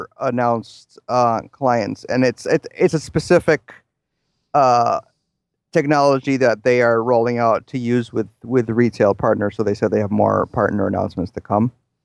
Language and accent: English; Puerto Rico; also born or lived in Illinois; now in Minnesota, United States; Yeah, I moved to Minnesota from Puerto Rico. I spent a couple of years in Illinois, but mostly Minnesota.